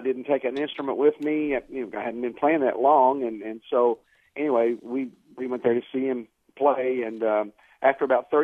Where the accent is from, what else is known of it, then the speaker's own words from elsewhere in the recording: Kentucky, United States; that's the kind of old, pure-hearted people and common, people that I grew up with in Kentucky in the mountains, and I'm proud that I was from there.